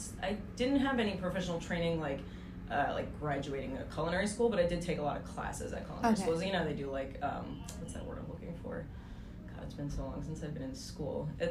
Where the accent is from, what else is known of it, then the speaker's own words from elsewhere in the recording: Queens, New York, United States; So I just stayed in New York. But anyway, so yeah, I grew up in Queens